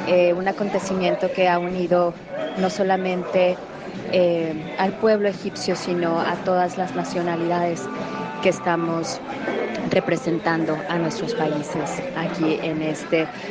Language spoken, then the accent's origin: Spanish; Mexico; de México y bueno, el día de hoy ha sido un día bastante especial, un día histórico aquí en Cairo